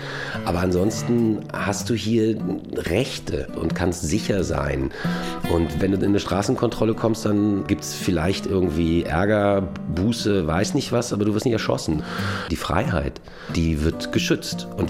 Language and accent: German; Düsseldorf, North Rhine-Westphalia, Germany; Ich komme aus Düsseldorf